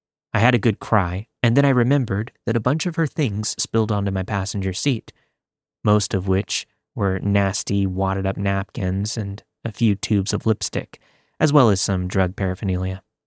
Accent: California, United States; moved away as an adult; I was 22 years old and was leaving my home state of California to head east for my corrections job.

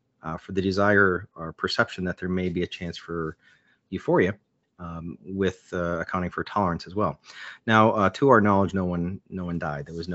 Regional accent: West Virginia, United States; I'm from Wild and Wonderful West Virginia.

